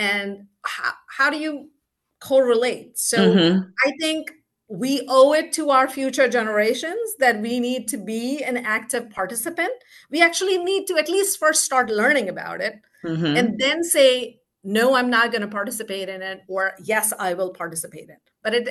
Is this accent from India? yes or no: yes; India; moved away; I grew up in India, so I had not studied American history